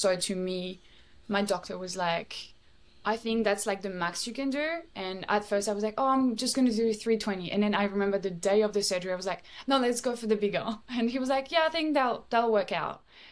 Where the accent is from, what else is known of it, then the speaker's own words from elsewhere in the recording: France; moved away; I felt like everything is a little bit more superficial in a way here than it is in my hometown in France.